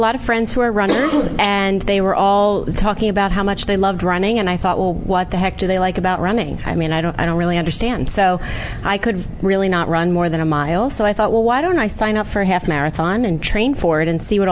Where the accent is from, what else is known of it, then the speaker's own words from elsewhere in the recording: Washington Township, New Jersey, United States; Washington Township, New Jersey.